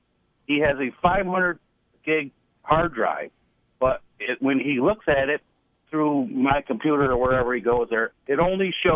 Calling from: Marion, New York, United States

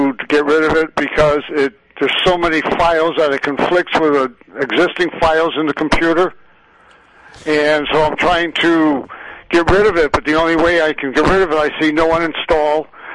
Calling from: Rochester, New York, United States; Rochester.

